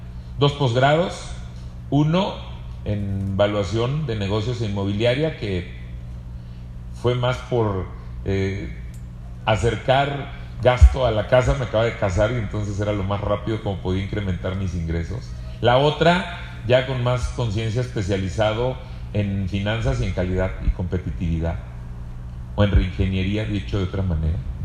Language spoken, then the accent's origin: Spanish; Zitácuaro, Michoacán, Mexico; decidí componer las cosas en mi pueblo, en Zitácuaro, que tiene 200,000 habitantes